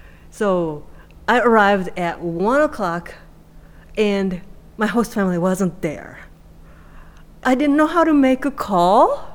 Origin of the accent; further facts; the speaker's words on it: Japan; English is a second language; I was born and raised in Japan.